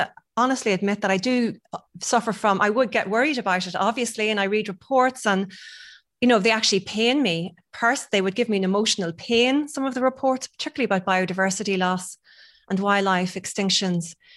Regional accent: Monaghan, Ulster, Ireland; because I'm from Monaghan, so loads of drumlins

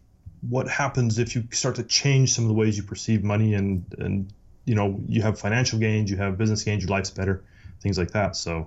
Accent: Utah, United States; So I grew up in Utah.

